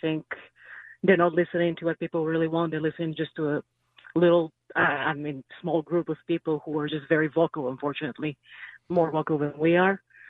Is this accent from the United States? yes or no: no; Bulgaria; I actually grew up in a socialist country, so I know, and I grew up in Bulgaria during the communist regime.